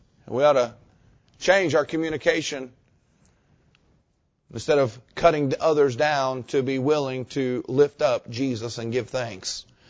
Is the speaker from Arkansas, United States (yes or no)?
yes; Arkansas, United States; Sorry, I grew up in Arkansas. That's right next to Mississippi.